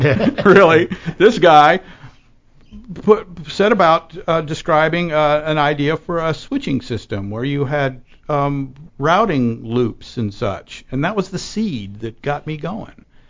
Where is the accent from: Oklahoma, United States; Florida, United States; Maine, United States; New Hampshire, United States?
Florida, United States; And I grew up in Florida, and I went to electronics school in Atlanta, Georgia, at the DeVry Institute of Technology.